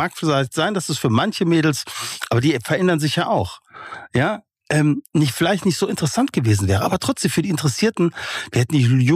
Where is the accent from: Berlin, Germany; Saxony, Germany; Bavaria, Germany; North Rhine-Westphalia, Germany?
North Rhine-Westphalia, Germany; ich bin ein Kind aus dem Ruhrgebiet. Ich bin auf Kohle geboren